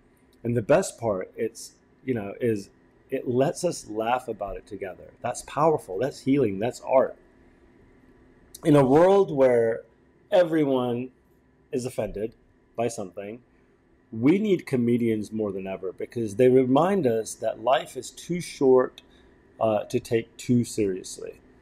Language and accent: English; England, United Kingdom; born there; Look, buddy, I was born in England.